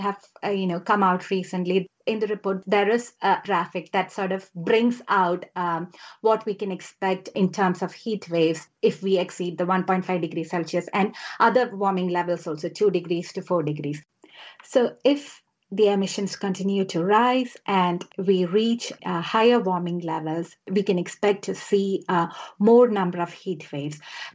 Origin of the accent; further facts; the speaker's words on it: India; English is a second language; I would just like to reflect on something that comes from my part of the world. I come from India. So we have, we are a monsoon dependent country.